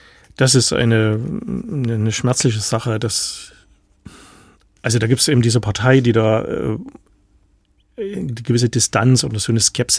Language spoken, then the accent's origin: German; Annaberg, Saxony, Germany; also born or lived in Freiberg; Also ich bin in Annaberg aufgewachsen und dann in Freiberg als Jugendlicher, junger Erwachsener.